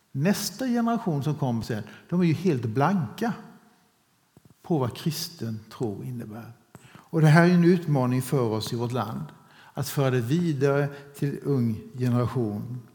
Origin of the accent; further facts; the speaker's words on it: Toftryd, Sweden; Jag var i Toftryd. Jag är uppvuxen i Toftryd. Några av er kanske vet det.